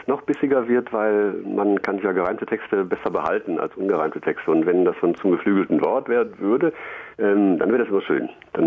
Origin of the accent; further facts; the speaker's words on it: Essen, North Rhine-Westphalia, Germany; born there; moved away as an adult; now in Aschaffenburg, Germany; Ich bin in Essen geboren, bin dann aber aus beruflichen Gründen und aus Spaßgründen nach Aschaffenburg verzogen.